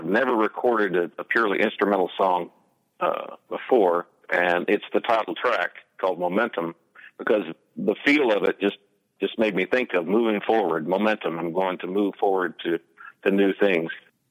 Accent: Arkansas, United States; also born or lived in Texas; I was born in Texas. Grew up in Arkansas. And now I live in Missouri, so I've moved myself incrementally north from where I started.

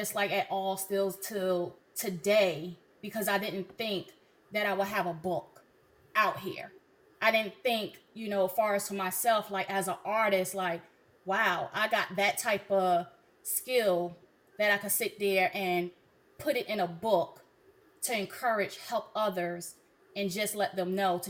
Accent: New Jersey, United States; also born or lived in Virginia; now in Tennessee, United States; Originally, I am from New Jersey. I could say also a native of Virginia. Been there for a while. And now in my new home state, Tennessee.

